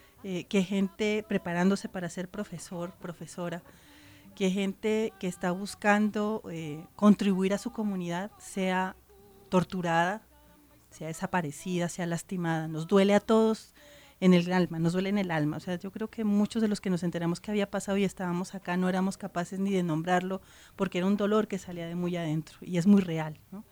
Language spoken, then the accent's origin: Spanish; Mexico; nos habla del carácter de lo que somos los mexicanos